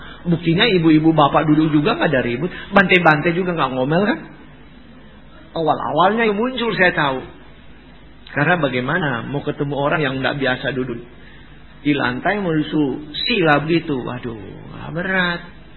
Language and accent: Indonesian; Manado, North Sulawesi, Indonesia; ya saya orang Manado kan. Kalau bilang ciong gak takut sih.